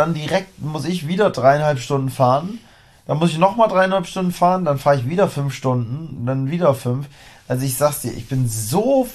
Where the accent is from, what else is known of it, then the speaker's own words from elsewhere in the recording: Germany; Also ich bin ja aus dem Harz.